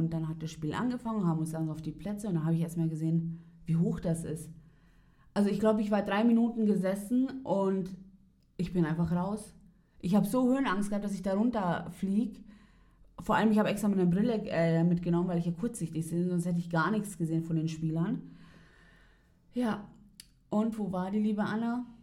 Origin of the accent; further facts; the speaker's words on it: Munich, Bavaria, Germany; born there; Man muss dazu sagen, ich bin ja in München geboren